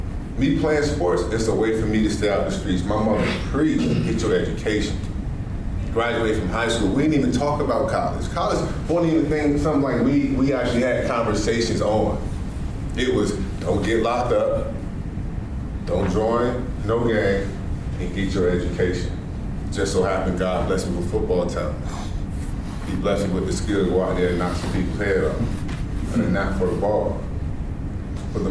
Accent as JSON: {"language": "English", "town": "Norfolk", "region": "Virginia", "country": "United States", "said": "We're from Norfolk. So then when we moved to the city of Virginia Beach, I'm going to the same high school where my grandmother cleaned their houses."}